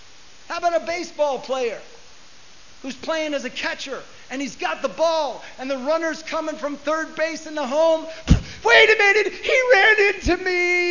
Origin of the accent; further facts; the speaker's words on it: United States; because I'm an American.